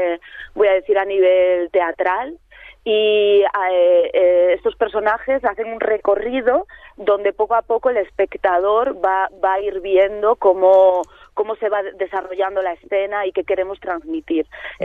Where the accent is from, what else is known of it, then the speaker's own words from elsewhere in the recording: Galicia, Spain; nos vamos cada una a su casa, yo soy gallega